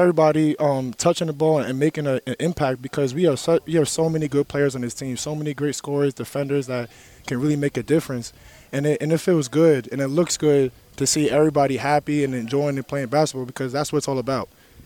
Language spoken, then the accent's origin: English; New York, United States; where I'm from, like I'm from New York, Harlem, New York. We've always been gritty.